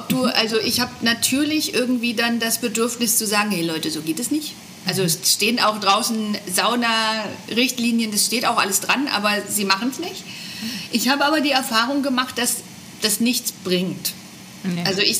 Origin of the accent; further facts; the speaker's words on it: Germany; Ja, weil wir sind ja als Deutsche gewöhnt, wir halten uns natürlich dran.